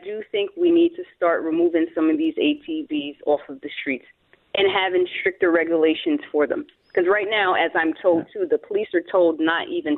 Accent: Brooklyn, New York, United States; And I'm not from Rochester, I'm from Brooklyn, so surprisingly to say this too, that it's starting to scare me.

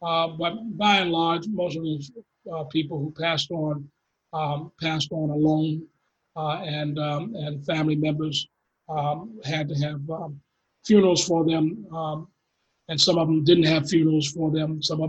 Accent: Baltimore, Maryland, United States; I was born and raised in Baltimore. My parents bought a store after the 68 riots.

